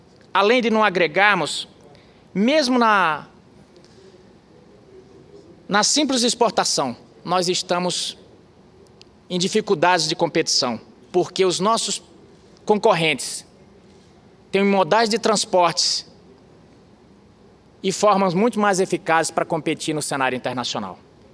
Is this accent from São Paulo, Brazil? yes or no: no; Mato Grosso, Brazil; venho do estado do Mato Grosso, onde a nossa economia é lastreada na produção, na agricultura.